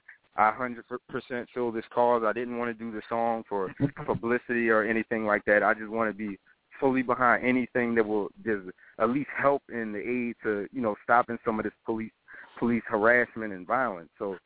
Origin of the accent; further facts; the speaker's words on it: Philadelphia, Pennsylvania, United States; also born or lived in California; now in Atlanta, United States; I'm in Atlanta right now. I'm from Philadelphia, so I know it from that standpoint. I've lived in California, so I've been around.